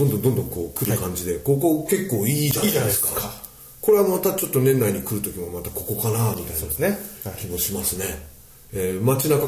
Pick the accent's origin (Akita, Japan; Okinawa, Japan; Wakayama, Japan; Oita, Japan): Wakayama, Japan; ちなみに私の出身地である、和歌山県南部は梅の産地なのですが